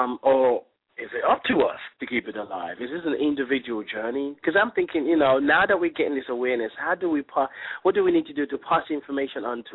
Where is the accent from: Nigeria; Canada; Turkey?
Nigeria; now in United States; because I'm originally from Nigeria